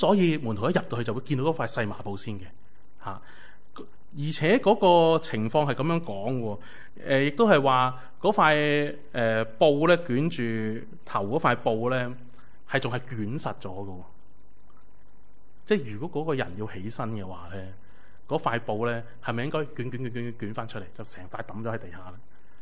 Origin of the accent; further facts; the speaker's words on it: China; 就唔似我哋中国人嘅坟墓就要掘开啲泥啊